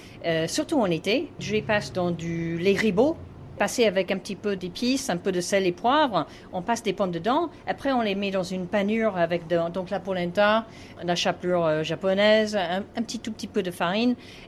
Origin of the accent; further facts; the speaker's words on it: New York, United States; Moi, je suis de l'État de New York.